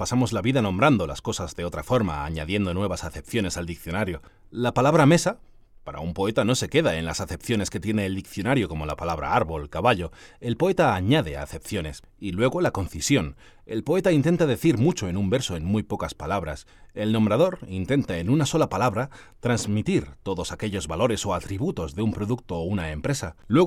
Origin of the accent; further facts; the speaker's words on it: Community of Madrid, Spain; Yo había visto, como tantos madrileños, el cartel al pasar por la carretera